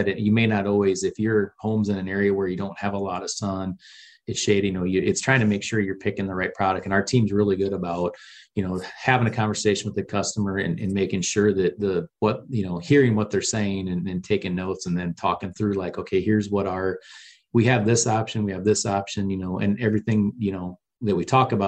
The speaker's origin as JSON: {"language": "English", "region": "Midwest", "country": "United States", "said": "I came from the Midwest, and where you've got those really cold winters"}